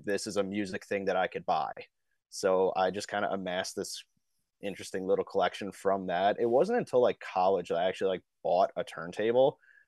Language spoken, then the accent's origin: English; Bay Shore, New York, United States; And being 13, so I grew up in Bayshore. So it was like, I couldn't ride my bike that far. So like my mom would have to drive me there.